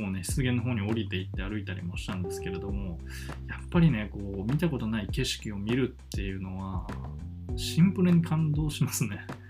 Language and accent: Japanese; Osaka, Japan; あ、で僕も大阪ですよみたいな話をして